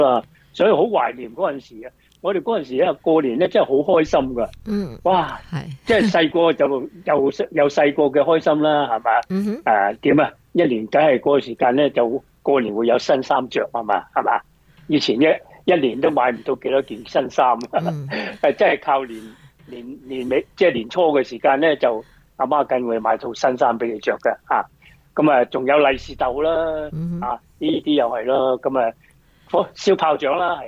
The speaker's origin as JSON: {"language": "Cantonese", "country": "China", "said": "咁我哋自己身为中国人咧"}